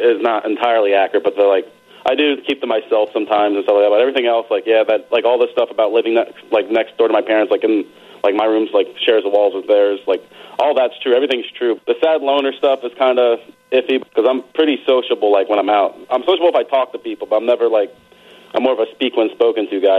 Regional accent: Connecticut, United States; I lived in Connecticut. I was born in Connecticut when I was a kid.

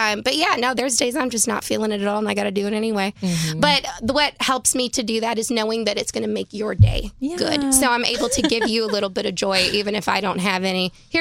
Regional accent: Dalton, Georgia, United States; No, I'm actually from Georgia. Originally, I'm from Dalton, Georgia. Shout out Dalton, carpet capital of the world

